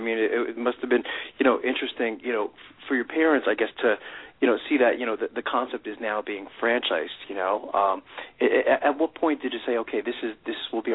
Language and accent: English; Brooklyn, New York, United States; also born or lived in New Jersey; now in Pennsylvania, United States; I'm originally from Brooklyn, moved to New Jersey like yourself, Anthony, and then we moved out to Pennsylvania.